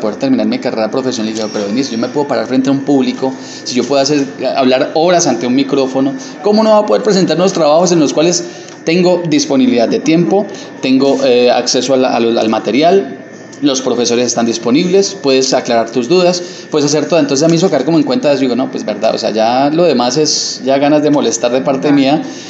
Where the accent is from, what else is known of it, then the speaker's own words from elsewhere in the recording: Florida, Valle del Cauca, Colombia; como colombianos, como vallecaucanos, y nosotros como floridanos, pues hemos sido resilientes a todo lo que vivimos